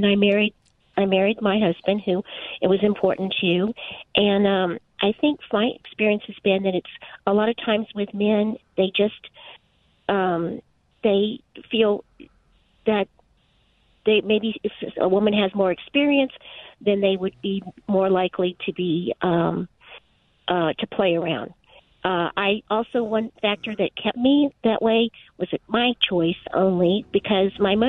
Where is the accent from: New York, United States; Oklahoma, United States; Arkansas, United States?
New York, United States; Brooklyn; And I grew up in the 80s in New York City. Actually, I'm from Brooklyn